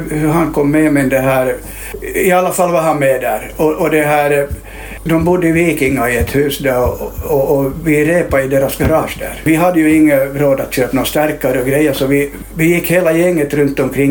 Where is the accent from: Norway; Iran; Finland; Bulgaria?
Finland; Helsinki, Uusimaa; born there; Så jag föddes i Helsingfors då, 56.